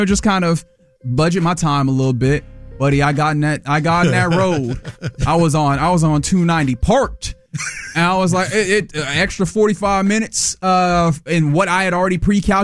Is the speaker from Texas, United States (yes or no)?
yes; Houston, Texas, United States; I am from Houston. I was born in Houston. But I ain't been on Houston in a little while.